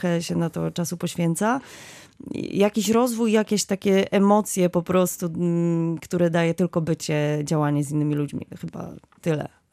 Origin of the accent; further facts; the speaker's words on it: Łódź Voivodeship, Poland; ja przede wszystkim działam w Chorągwi Łódzkiej, bo pochodzę z tamtych okolic.